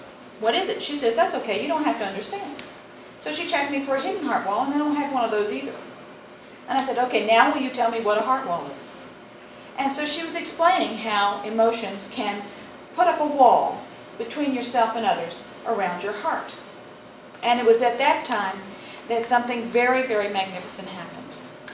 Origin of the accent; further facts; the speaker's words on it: Seattle, Washington, United States; I'm from Seattle, and I'm 47 years old.